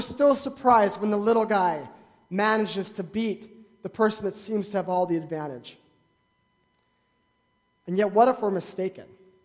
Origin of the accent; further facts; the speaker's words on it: North Dakota, United States; I grew up in North Dakota, in the eastern part of the state.